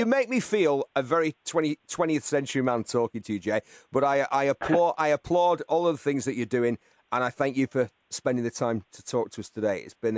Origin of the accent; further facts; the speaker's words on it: North West England, United Kingdom; The industrial town north of Manchester, that's my hometown, is the twin town.